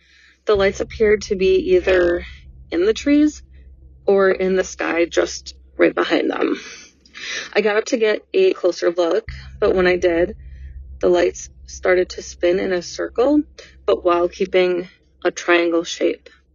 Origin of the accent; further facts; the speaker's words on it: Oshkosh, Wisconsin, United States; The story takes place in Oshkosh, Wisconsin, which is my hometown.